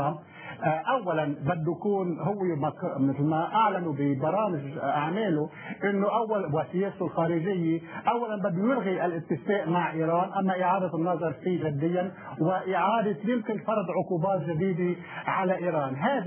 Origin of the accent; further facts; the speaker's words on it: Lebanon; now in United States; اليوم نحن كلبنانيين في الولايات المتحدة